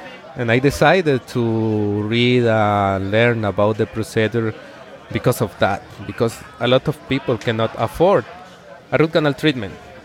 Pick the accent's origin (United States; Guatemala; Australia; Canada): Guatemala; the first office that I opened was in my hometown. It's a small town in Guatemala